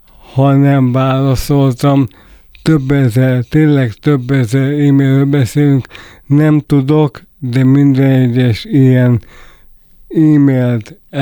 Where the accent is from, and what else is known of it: Hungary